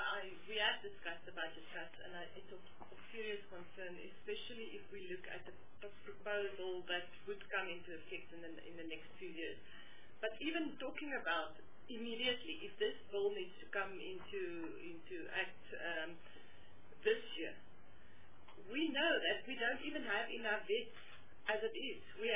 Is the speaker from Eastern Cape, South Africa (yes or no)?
yes; Eastern Cape, South Africa; I live on the border of the Free State, the Eastern Cape and the Northern Cape.